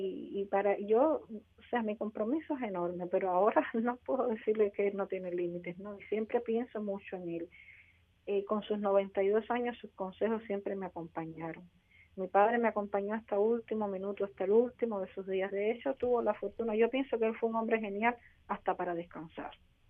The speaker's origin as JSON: {"language": "Spanish", "country": "Cuba", "said": "Todos somos cubanos, todos vivimos en esta isla"}